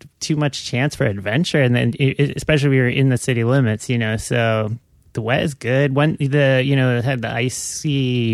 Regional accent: Minnesota, United States; I grew up in Minnesota

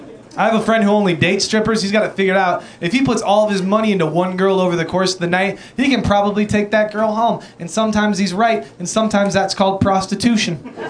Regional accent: Portland, Oregon, United States; I'm from Portland, Oregon. That is the strip club capital of the lower 48.

